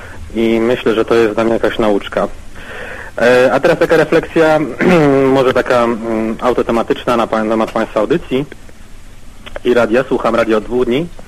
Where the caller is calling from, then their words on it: Warsaw, Masovian Voivodeship, Poland; Ja jestem słuchaczem online z Warszawy.